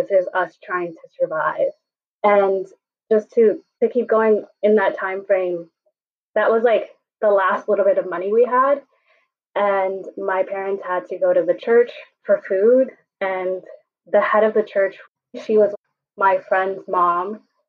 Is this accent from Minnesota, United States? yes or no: no; New York City, New York, United States; since I grew up here in New York City, like free lunch is free lunch for everyone